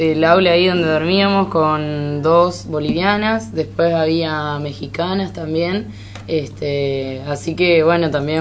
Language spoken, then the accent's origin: Spanish; Argentina; porque por ahí somos, viste